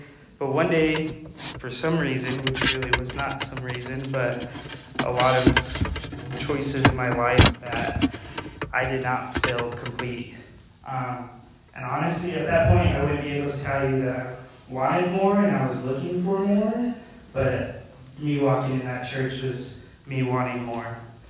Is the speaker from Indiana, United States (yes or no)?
no; Massachusetts, United States; born there; I was born here in Massachusetts